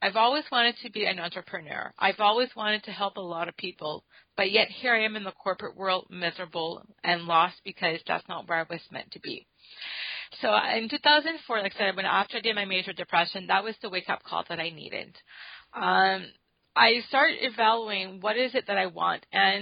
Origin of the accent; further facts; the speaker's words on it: New Brunswick, Canada; So for me, I grew up, so I'm from Canada. So I grew up on the East Coast in a province called New Brunswick.